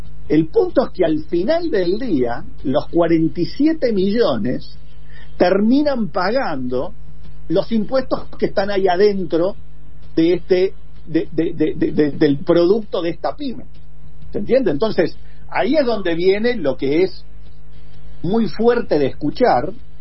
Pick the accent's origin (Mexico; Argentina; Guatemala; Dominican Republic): Argentina; el verdadero último somos nosotros desde Argentina.